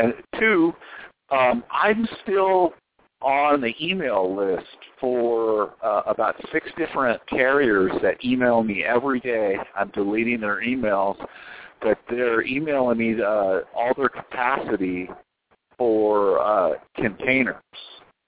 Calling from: Wisconsin, United States; Hey, fellas.

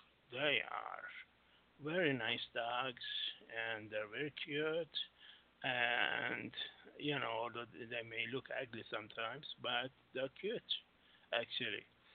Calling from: Singapore; from Singapore. How are you guys?

